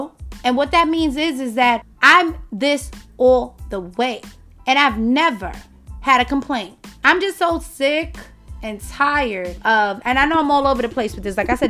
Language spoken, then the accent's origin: English; Bronx, New York, United States; I'm from the Bronx at the end of the day, okay? Yes, I've leveled up in life, but I'm still from the Bronx. I grew up struggling, fighting for mine.